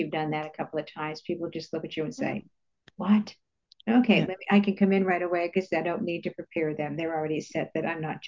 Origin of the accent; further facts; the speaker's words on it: Boston, Massachusetts, United States; when I was growing up in South Boston, it was all Irish Catholics.